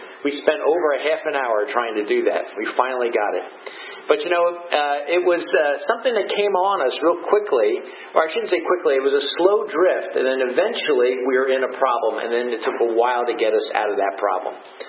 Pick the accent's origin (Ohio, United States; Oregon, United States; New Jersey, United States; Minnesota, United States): New Jersey, United States; Growing up on the Jersey Shore, as I have all my life, it was a common thing for us to be on the water, at the water's edge all the time